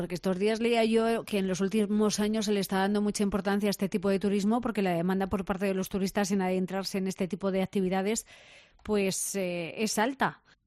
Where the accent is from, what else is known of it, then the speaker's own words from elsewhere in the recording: Castilla-La Mancha, Spain; Almadén, por ejemplo, y hablo ya de Tiro pa' mi tierra en Ciudad Real